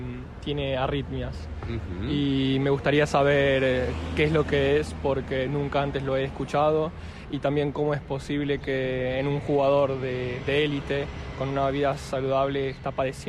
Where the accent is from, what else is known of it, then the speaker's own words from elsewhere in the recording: Argentina; Correcto, sí. Soy argentino